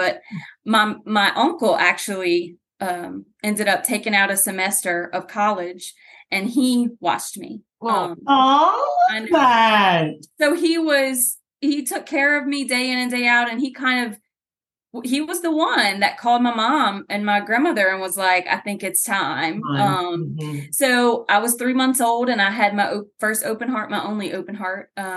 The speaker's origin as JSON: {"language": "English", "town": "LaPlace", "region": "Louisiana", "country": "United States", "tie": "born or raised there", "said": "So I am actually from La Place, Louisiana. And so I was only like 20 or so minutes outside of New Orleans. I was born at River Parish Hospital"}